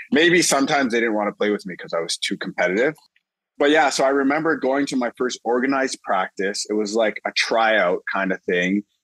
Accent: Toronto, Ontario, Canada; And I'm from Toronto, right? So I understood that it was always going to be a city that was going to grow in that market.

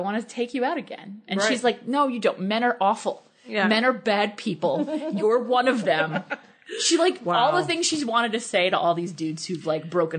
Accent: New York, United States; I got to Wellesley and I met these people from New York City and I was like, oh, I'm from New York.

